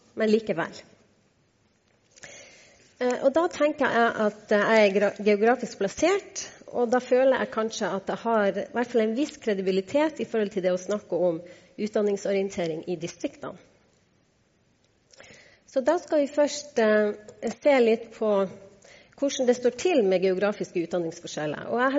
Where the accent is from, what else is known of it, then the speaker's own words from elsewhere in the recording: Hemmingsjord, Troms, Norway; Jeg kommer fra en liten bygd i Nord-Norge, hvor det bor ca. 200 personer. Bygda heter Hemmingsjord. Det ligger i Sørøse kommune i Troms fylke.